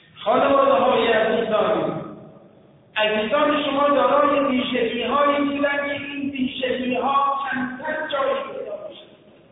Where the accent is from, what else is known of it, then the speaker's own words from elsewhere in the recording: Iran; موقعی که متوجه میشد من ایرانی هستم